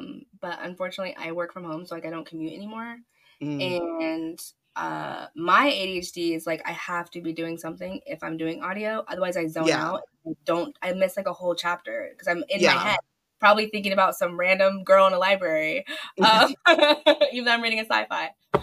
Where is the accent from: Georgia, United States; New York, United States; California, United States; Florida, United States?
Florida, United States; also born or lived in Washington; So I spent like my early years in Washington State, but I was raised mostly in Florida, so hurricanes and tropical storms were just, you happen all the time